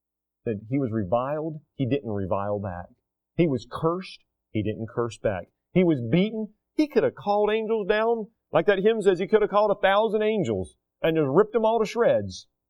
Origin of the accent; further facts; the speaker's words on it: United States; I'm American through and through.